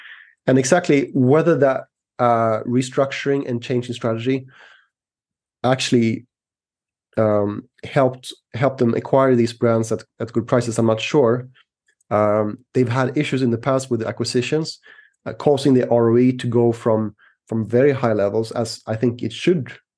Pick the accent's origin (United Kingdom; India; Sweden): Sweden; also born or lived in Switzerland; I'm Swedish, by the way. I was born in Sweden. I was born in Switzerland, grew up in Sweden. But I spent most of my life outside of Sweden, so I consider myself more of an international citizen.